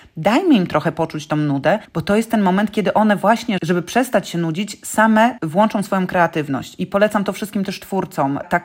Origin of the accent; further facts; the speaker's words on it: Lower Silesian Voivodeship, Poland; Ja jestem z Dolnego Śląska, więc tych miasteczek z niesamowitymi historiami jest mnóstwo.